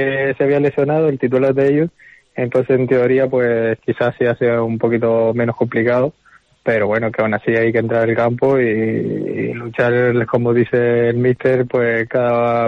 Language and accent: Spanish; Canary Islands, Spain; also born or lived in Veneto, Italy; Sí, yo ya me vine desde los 6 años, realmente me considero canario, pero sí que lo único que tengo italiano es el pasaporte realmente ahora.